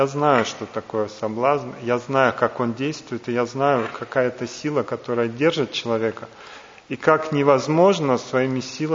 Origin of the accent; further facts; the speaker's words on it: Saint Petersburg, Russia; я родился в Санкт-Петербурге, вырос в Санкт-Петербурге, это был тогда Ленинград, это большой город, такой многонаселенный, со всевозможными людьми. То есть я родился в обычной бедной семье, скажем.